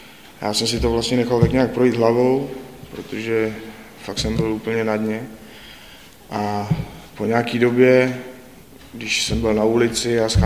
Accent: Teplice, Ústí nad Labem Region, Czechia; jsem z Teplic v Čechách, bude mi 33 let a vlastně vyrůstal jsem v nekřesťanské rodině

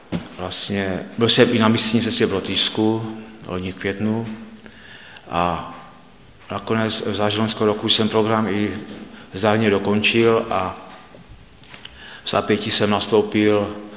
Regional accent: Místek, Moravian-Silesian Region, Czechia; jsem se ocitl v azylovém domě u nás v Místku

